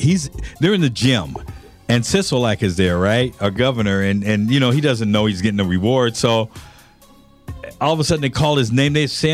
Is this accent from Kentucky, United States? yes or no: no; San Diego, California, United States; My hometown, San Diego's number 8